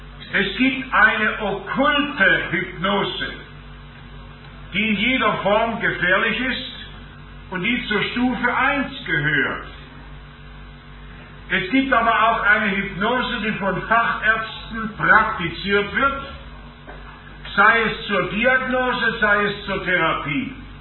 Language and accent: German; Germany; Bei uns in Deutschland, in Schleswig-Holstein, in der Lüneburger Heide oder im Fichtelgebirge, im Bayerischen Wald, bei uns im Süden, im Schwarzwald, überall findet man das.